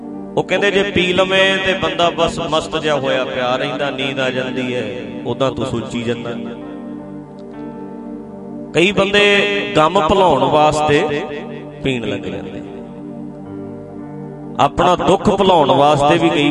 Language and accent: Punjabi; Dhadrian, Punjab, India; ਮੈਂ ਢੱਡਰੀਆਂ, ਮੇਰਾ ਪਿੰਡ ਨੇੜੇ ਹੀ ਹੈ ਤੁਹਾਡੇ, ਬਾਹਲਾ ਦੂਰ ਤੇ ਹੈ, ਨਿੱਕੇ ਹੁੰਦਿਆਂ ਵੇਖਿਆ ਹੀ ਹੈ